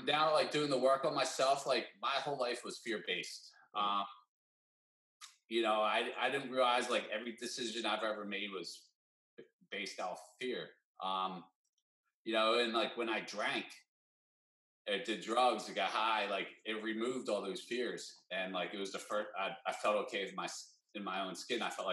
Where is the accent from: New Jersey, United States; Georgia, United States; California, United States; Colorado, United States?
New Jersey, United States; You know, I'm from Jersey. I grew up on the East Coast.